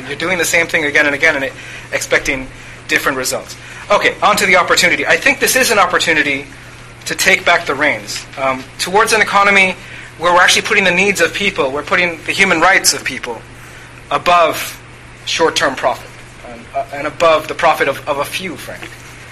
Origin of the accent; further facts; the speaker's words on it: United States; And for myself, as an American, one example of us losing that struggle